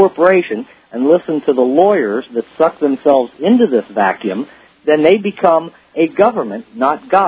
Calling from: South Carolina, United States; Well, I'm calling you from South Carolina, and I just want to say thank you for your show.

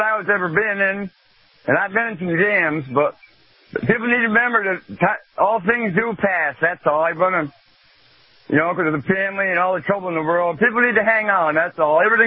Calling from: Coleman, Florida, United States; Hey, Cal, this is … down in Coleman.

